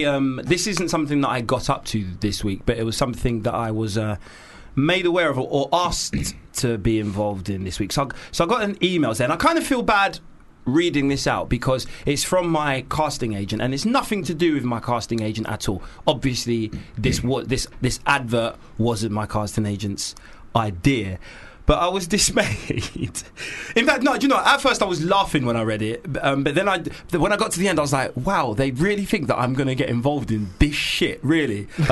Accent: Midlands, United Kingdom; I'm from the Midlands. Of course I'm going to wear a fucking track top zipped up to the top.

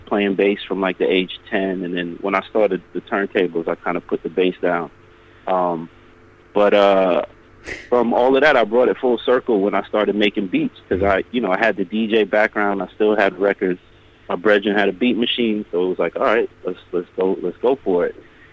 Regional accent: Queens, New York, United States; whenever I told anybody I was from Jamaica, Queens

